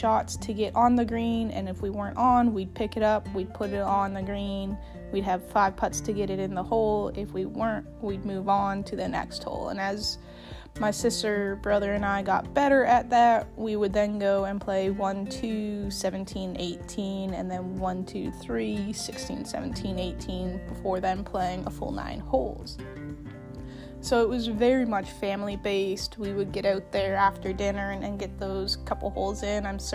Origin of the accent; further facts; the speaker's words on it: Canada; So, being Canadian